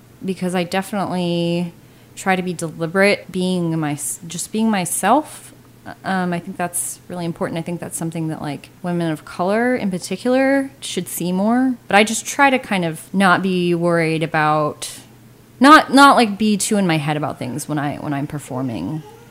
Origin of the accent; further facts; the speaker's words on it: Cypress, Texas, United States; Yeah, I grew up in Cypress.